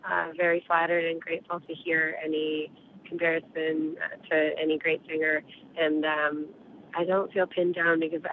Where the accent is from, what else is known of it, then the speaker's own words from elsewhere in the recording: New York, United States; So growing up in the Catskills was just a good setting for sort of a rich background